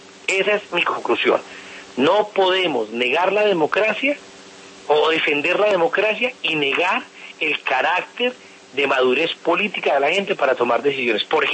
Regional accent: Bogotá, Bogotá D.C., Colombia; ¿cómo los pobres de Bosa, zona de donde yo nací y crecí, van a decidir cómo participar?

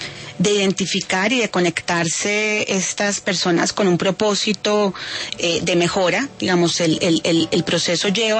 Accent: Colombia; lo más básico que somos como colombianos

